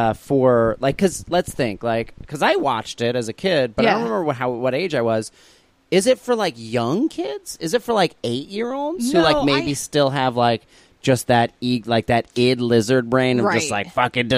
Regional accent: New Jersey, United States; born or raised there

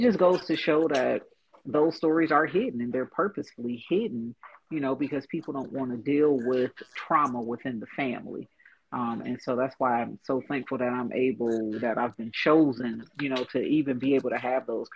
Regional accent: Akron, Ohio, United States; My home community is in Akron, Ohio. So I was born and raised in Akron, Ohio.

